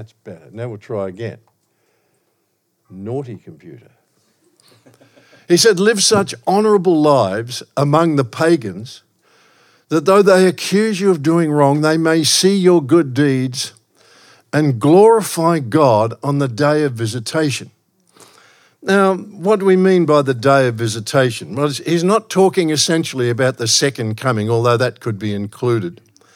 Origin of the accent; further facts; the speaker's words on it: Melbourne, Victoria, Australia; I'm from Melbourne, Australia, the most locked down capital in the world for 2021.